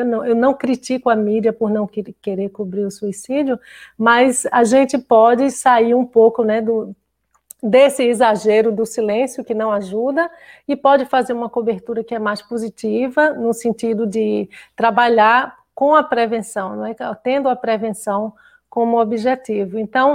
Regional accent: Recife, Pernambuco, Brazil; Por exemplo, em Pernambuco, eu sou do Recife

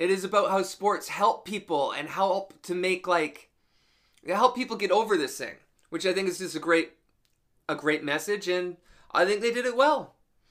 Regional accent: Canada; And drugs were really bad where I grew up in Canada.

